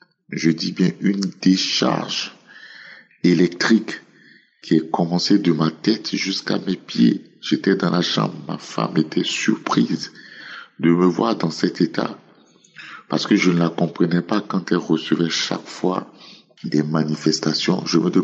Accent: Côte d’Ivoire; Shalom, je suis un Ivoirien.

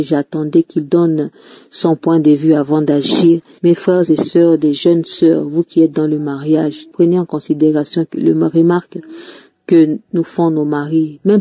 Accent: DR Congo; je suis une Congolaise de la République démocratique du Congo.

